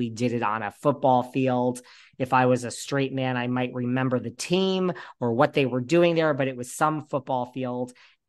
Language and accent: English; New York, United States; This isn't, I'm from New York. We don't have to do the LA thing.